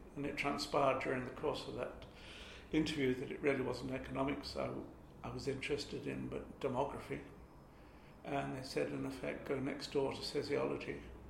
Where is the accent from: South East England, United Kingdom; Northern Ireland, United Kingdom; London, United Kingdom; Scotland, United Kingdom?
London, United Kingdom; Hampstead; I'd heard of it because I was brought up in Hampstead, which is very different from what it is now.